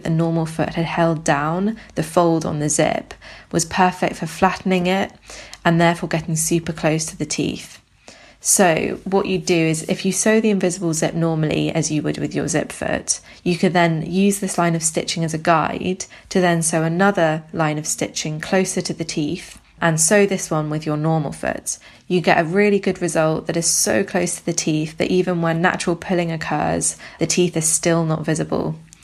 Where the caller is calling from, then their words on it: Bristol, South West England, United Kingdom; I'm calling from Bristol in the UK.